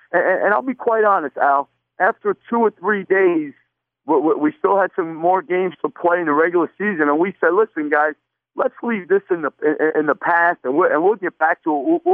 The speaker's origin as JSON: {"language": "English", "town": "Brooklyn", "region": "New York", "country": "United States", "tie": "born or raised there", "said": "I miss the days of growing up in Brooklyn, and we'd be hanging outside on the corner, and we'd be talking sports all the time."}